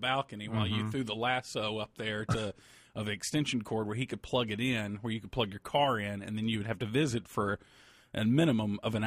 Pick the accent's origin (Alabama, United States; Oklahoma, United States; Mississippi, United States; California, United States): Mississippi, United States; I'm from Mississippi. Yeah.